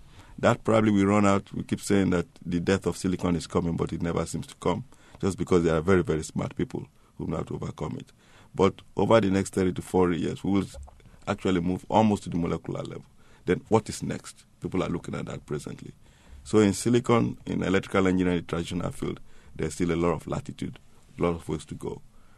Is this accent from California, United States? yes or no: yes; Berkeley, California, United States; When I was growing up in Berkeley, going to university